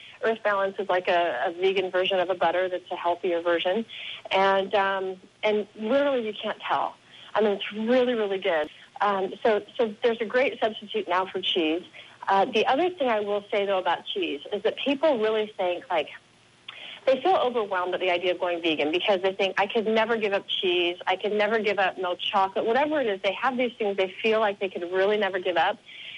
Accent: Washington, United States; We come from Washington. I eat apples.

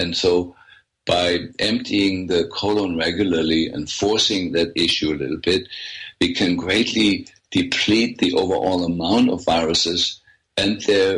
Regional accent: Germany; If you go to Germany, to my home country, it's different herbs that we use

